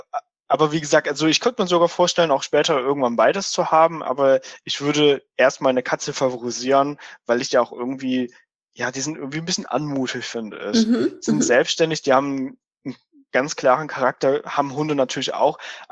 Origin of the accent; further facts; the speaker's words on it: Fürth, Bavaria, Germany; also born or lived in Cologne; ich bin hier zwar aufgewachsen und lebe hier schon immer, aber geboren bin ich in Köln.